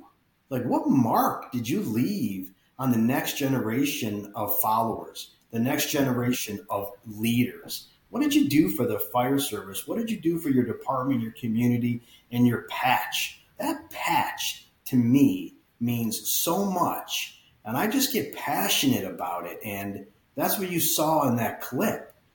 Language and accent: English; New York, United States; I'm from New York, which is even now, you know, kind of compounds everything, right?